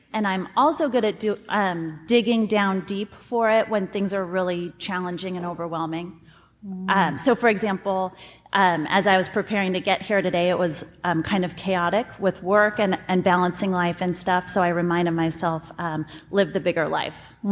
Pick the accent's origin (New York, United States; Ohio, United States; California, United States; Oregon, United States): Oregon, United States; Portland; from Portland, Oregon, and my happiness hack is to set a positive intention for the day.